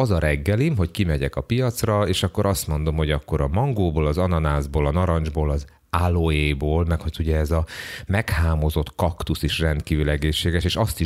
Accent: Hungary

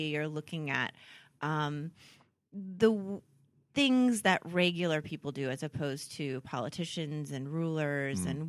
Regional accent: Poway, California, United States; born there; I was born in Southern California, just outside of San Diego.

